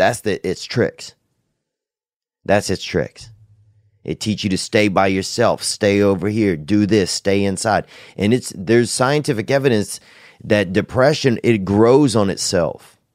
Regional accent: Louisiana, United States; Gang, gang … out of that 985, son. And that's my hometown, St. Tammany Parish.

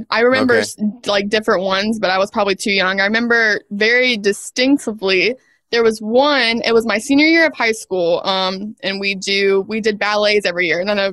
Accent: the South, United States; I'm from the South. I'm definitely a big football fan.

